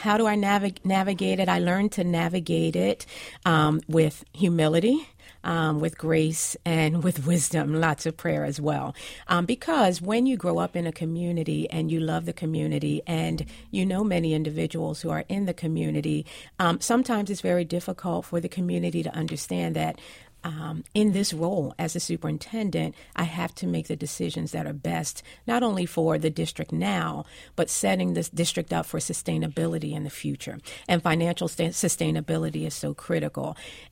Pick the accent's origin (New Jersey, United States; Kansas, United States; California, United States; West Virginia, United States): New Jersey, United States; Camden; Camden has always been my heart. Growing up in Camden, I have to be very honest with you